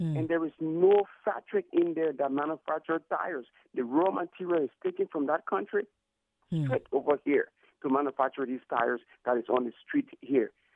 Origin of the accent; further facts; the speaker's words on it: Liberia; Originally, I'm from Liberia.